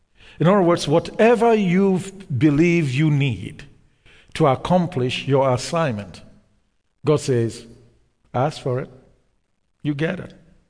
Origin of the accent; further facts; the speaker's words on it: Nigeria; growing up in Nigeria as a young person, we used to play soccer